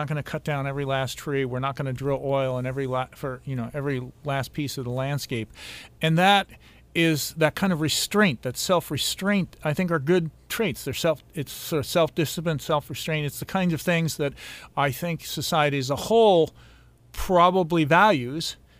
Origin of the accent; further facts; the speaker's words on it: East, United States; also born or lived in Missoula, United States; It was a real eye-opener growing up in the East and then going out to Montana